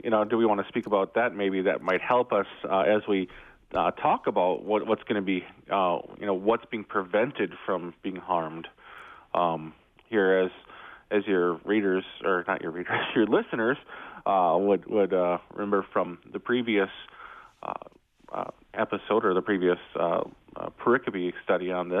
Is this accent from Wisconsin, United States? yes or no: yes; Green Bay, Wisconsin, United States; now in La Crescent, United States; As a cheesehead myself, I was born and raised in Green Bay. I knew where La Crosse was.